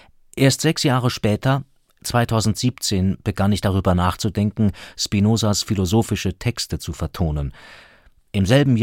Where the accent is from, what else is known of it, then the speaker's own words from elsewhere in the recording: Hungary; Doch während zahlreicher Familienbesuche in meiner Heimat Ungarn konnte ich auch negative Veränderungen